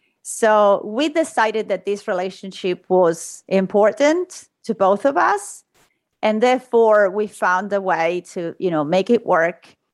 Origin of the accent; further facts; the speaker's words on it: Rome, Lazio, Italy; moved away as an adult; I was born and raised in Rome.